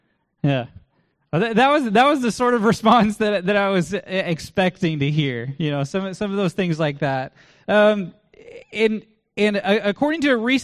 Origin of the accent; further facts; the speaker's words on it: Burleson, Texas, United States; This is from my hometown of Burleson.